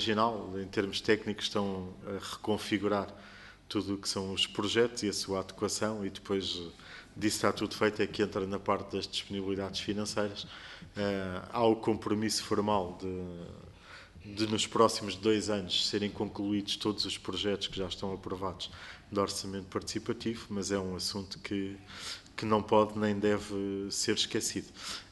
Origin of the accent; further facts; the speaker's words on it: Lisbon, Portugal; estamos a falar de Lisboa, porque somos de Lisboa